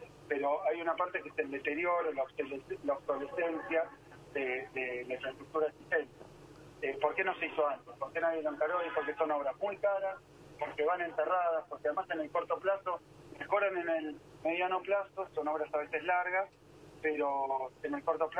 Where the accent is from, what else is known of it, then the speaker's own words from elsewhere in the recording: Buenos Aires Province, Argentina; creo que somos todos los bonaerenses